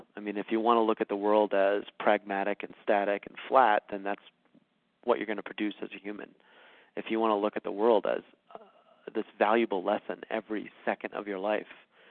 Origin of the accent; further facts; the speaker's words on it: Rhode Island, United States; but you know, I grew up in Rhode Island, and my parents definitely supported the decisions I made as long as I was being creative with them.